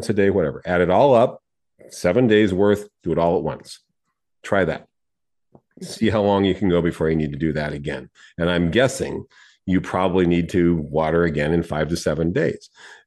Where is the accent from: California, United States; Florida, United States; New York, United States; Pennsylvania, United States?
California, United States; San Diego; also born or lived in Los Angeles; Growing up in San Diego, in Los Angeles, it had the same situation. September is when there's a shift in the weather. We got our highest temperatures in September in San Diego, and not June.